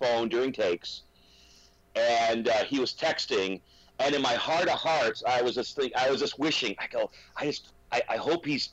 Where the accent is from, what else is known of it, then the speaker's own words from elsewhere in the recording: Michigan, United States; now in Texas, United States; Well, I live in Texas now, but I grew up in Michigan, so I'm a Yankee.